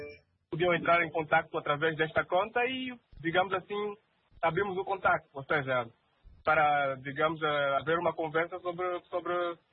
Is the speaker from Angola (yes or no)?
yes; Luanda, Angola; De Luanda.